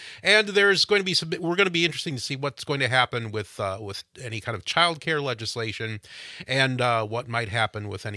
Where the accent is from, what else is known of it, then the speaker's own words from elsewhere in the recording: Gays Mills, Wisconsin, United States; so I'm from Gays Mills.